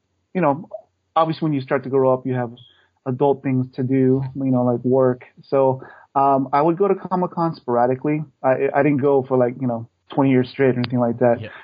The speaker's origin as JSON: {"language": "English", "town": "San Diego", "region": "California", "country": "United States", "tie": "born or raised there", "also_born_or_lived": "Orange County", "said": "I grew up in San Diego, but I moved up to Orange County, did like the corporate thing for like 10 years."}